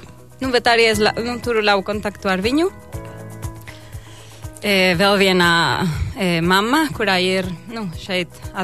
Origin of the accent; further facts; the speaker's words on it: Guadalajara, Jalisco, Mexico; Latvian is a second language; moved away; mana pilsēta, es esmu no Guadalajara. Tur ir, nu, ap 7 miljoni cilvēki. Nu, tajā laikā es tur dzīvoju, nu, bija diezgan mierīgi